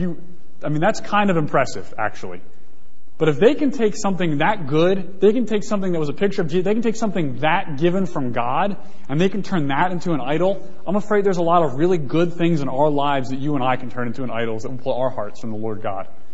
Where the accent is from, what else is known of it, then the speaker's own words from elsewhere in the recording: Baltimore, Maryland, United States; We're pretty close to Cleveland. I'm from Baltimore.